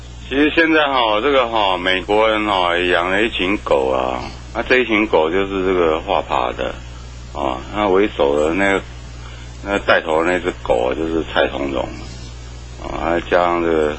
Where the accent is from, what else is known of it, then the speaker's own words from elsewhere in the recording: Taiwan; 所以说我们台湾人我们要知道啊